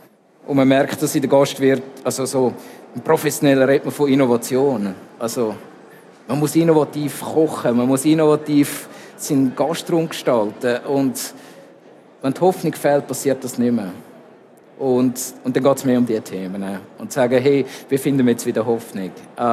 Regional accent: Zurich, Switzerland; accent: Zurich dialect; now in Basel, Switzerland; Ich wohne seit 12 Jahren in Basel und ich habe es mir aber bewahrt.

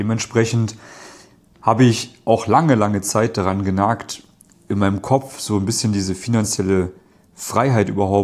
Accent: Thuringia, Germany; Ich selbst komme beispielsweise aus Thüringen. Das heißt, ich bin im Osten geboren. Meine Eltern haben damals in der DDR gelebt.

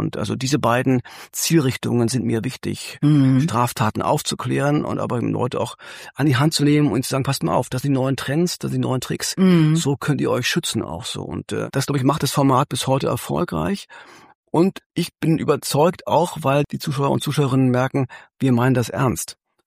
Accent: East Germany, Germany; wir waren natürlich als Kinder in der DDR

